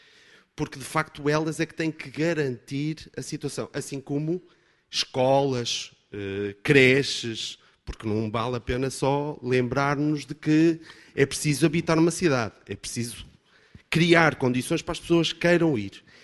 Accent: Porto, Portugal; sou do Porto, vim cá de propósito para manifestar aqui uma situação

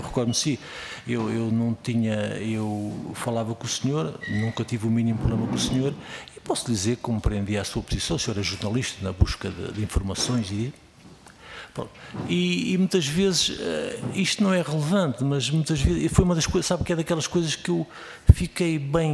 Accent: Portugal; somos portugueses

